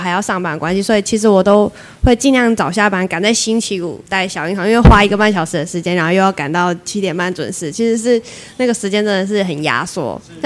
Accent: Taitung County, Taiwan; now in Linkou, Taiwan; 平常就是在林口那边，我是从台东嫁人上来的

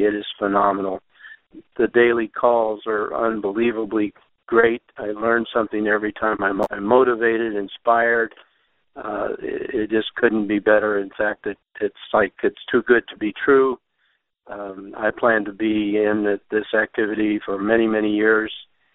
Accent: California, United States; from California

